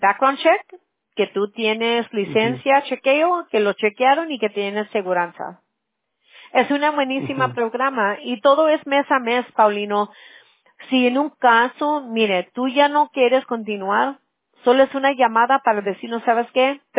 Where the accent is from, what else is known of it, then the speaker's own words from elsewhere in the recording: California, United States; now in Anaheim, United States; yo soy de Orange County también, yo vivo en Anaheim.